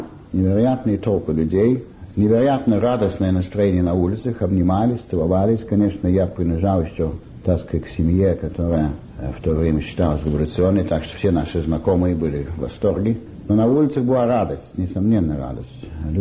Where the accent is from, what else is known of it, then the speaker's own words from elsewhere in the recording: Saint Petersburg, Russia; born there; Я родился в Петербурге в 1905 году, 3 апреля, на Бассейной улице.